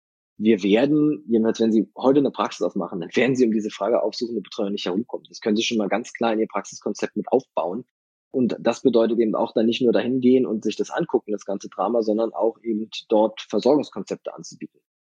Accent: Northern Germany, Germany; Ich komme ja auch aus dem Norden.

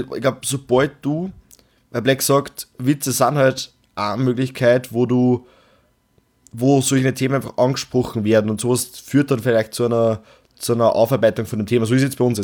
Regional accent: Austria; Nein, wir sind Österreicher

